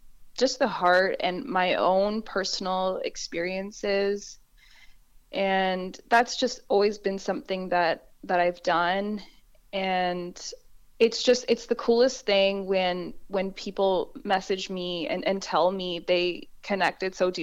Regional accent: Burlington, Ontario, Canada; Yeah, well, I'm from Burlington, Ontario, and I've been performing since I was 12 years old

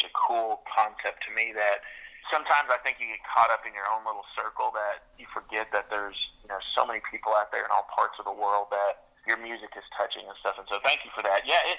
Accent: Dominican Republic; growing up in the Dominican, learning to speak Spanish early on, that song has always kind of been part of my life since I was a little kid.

